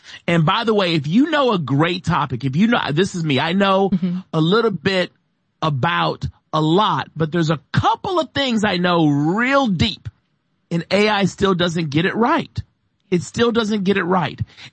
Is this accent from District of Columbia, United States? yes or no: no; Michigan, United States; For example, Michiganders, my home state, and get them elected too.